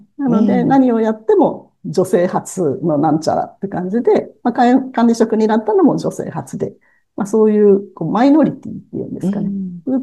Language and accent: Japanese; Kitakyushu, Fukuoka, Japan; 私は、福岡県北九州市の出身で、酒屋 の3人兄弟の末っ子なんですけども、酒屋といっても非常に貧乏な、繁盛していない酒屋でですね